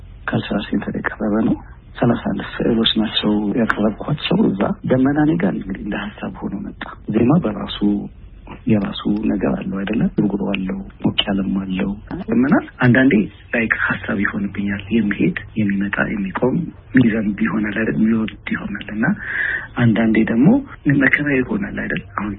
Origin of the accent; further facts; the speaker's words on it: Addis Ababa, Ethiopia; እንዳጋጣሚ ኮተቤ አካባቢ ስለነበርኩ የኮሌጅ ተማሪዎችም ሊመጡ ይችላል። ጠላም አለ እዛ ውስጥ ነው ያደኩት ለረዥም ጊዜ።